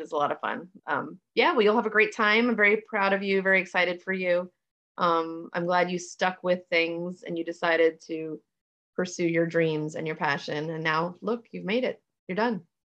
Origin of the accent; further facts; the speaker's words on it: Florida, United States; So it's like winter sort of not like, but I grew up in Florida. So winter was sort of like, oh, it's 60 degrees and it's freezing.